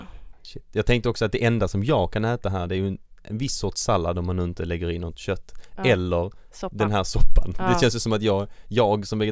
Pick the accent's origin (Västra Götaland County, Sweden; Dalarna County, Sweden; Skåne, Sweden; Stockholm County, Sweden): Skåne, Sweden; accent: Skåne; Och är det ingen som har hört det eller gissat det, så kommer jag från Skåne. Ibland så brukar min dialekt kunna avslöja mig rakt av.